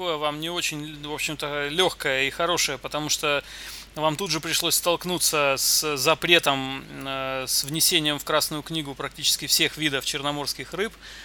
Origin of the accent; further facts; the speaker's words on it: Sevastopol, Crimea, Ukraine; Я сам из Севастополя, поэтому знаю.